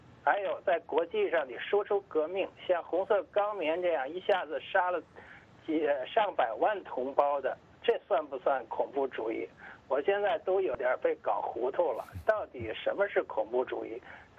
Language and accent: Chinese; China; 作为中国人